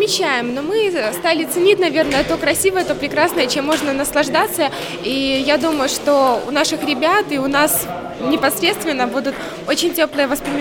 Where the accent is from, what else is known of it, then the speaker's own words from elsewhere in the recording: Minsk Region, Belarus; Мы из Минска. Я из Минского района, в принципе, не так далеко